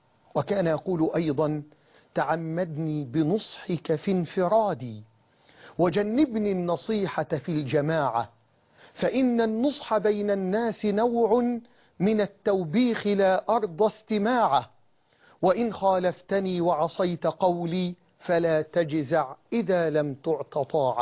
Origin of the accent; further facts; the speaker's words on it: Sitamoni, Dakahlia, Egypt; ففقدت بلدتي الستاموني محافظة الدقهلية هذا الرجل